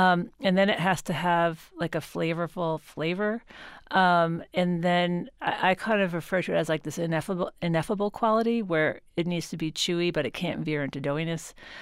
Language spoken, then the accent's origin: English; New York, United States; I guess my origin story is that I grew up in New York. My family had a small business in Manhattan